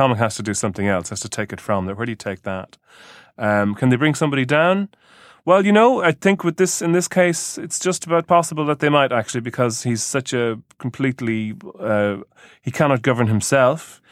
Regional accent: Ireland; growing up in Ireland, you're not steeped in race politics, because when I was a kid, you know, you look around, and for as far as the eye can see, there's a bunch of just, you know... mildly overweight white Catholics

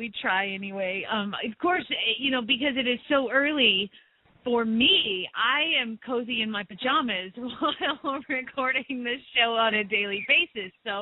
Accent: Phoenix, Arizona, United States; from Phoenix, Arizona

